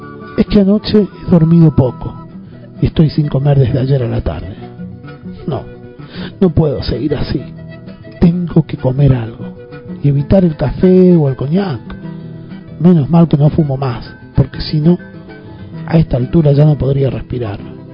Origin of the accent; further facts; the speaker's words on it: Argentina; aunque yo nunca salí de la Argentina.